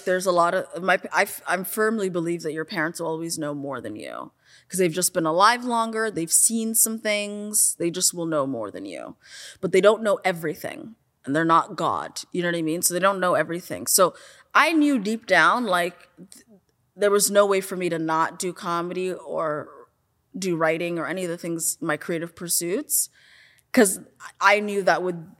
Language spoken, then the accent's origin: English; Canada; then I take tons of things from having been born and raised in Canada.